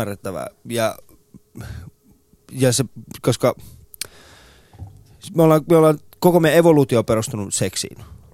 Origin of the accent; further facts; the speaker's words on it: Iran; meillä Iranissa on siis tällainen sanonta